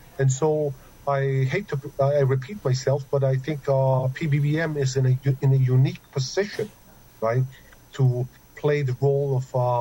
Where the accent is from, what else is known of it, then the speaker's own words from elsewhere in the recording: Philippines; I don't consider myself an expert on domestic politics here, even though I'm Filipino.